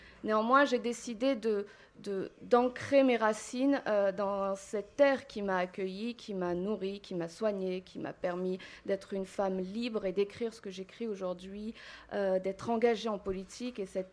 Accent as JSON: {"language": "French", "region": "Kabylie", "country": "Algeria", "tie": "born there", "said": "je suis née en Algérie, je suis née dans ma chère Kabylie, c'est ces montagnes de Kabylie"}